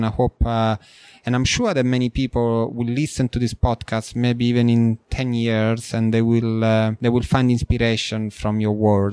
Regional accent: Rome, Lazio, Italy; now in Singapore; Well, I have to say that I'm from Rome, and after driving in Rome, that's not really my main challenge.

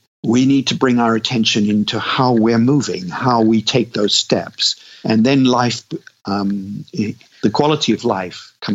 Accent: England, United Kingdom; Being an Englishman, it's usually English tea, even though I do love Japanese tea these days.

